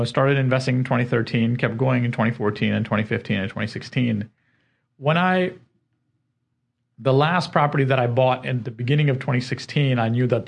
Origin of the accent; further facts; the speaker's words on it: Elkhart, Indiana, United States; So I grew up in Elkhart, Indiana, went to Purdue for engineering